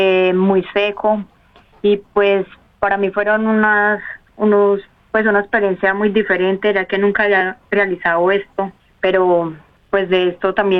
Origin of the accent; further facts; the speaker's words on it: Medellín, Antioquia, Colombia; De Medellín.